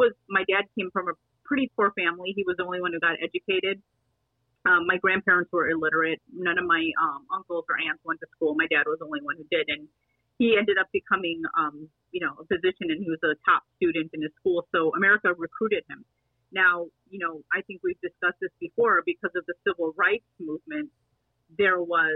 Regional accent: Lincolnwood, Illinois, United States; also born or lived in Chicago; When I was born in Lakeview, right by my dad's hospital. Illinois Masonic was where he was doing his residency. We literally lived across the street. And then, you know, we ended up going to Rogers Park and then moved to the suburbs in Lincolnwood.

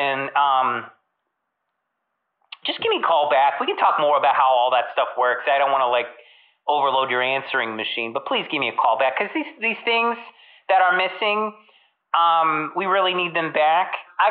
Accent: United States; You're an American and I'm an American, but you know, you're not American.

